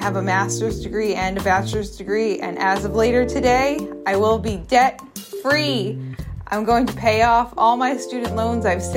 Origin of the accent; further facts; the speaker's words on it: Massachusetts, United States; I'm from Massachusetts, and I am going to do something really big today.